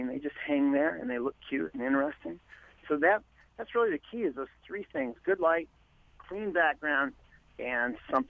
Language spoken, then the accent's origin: English; Ralston, Nebraska, United States; now in Lincoln, United States; You know, I grew up in Ralston. My parents are both alive still in Elkhorn.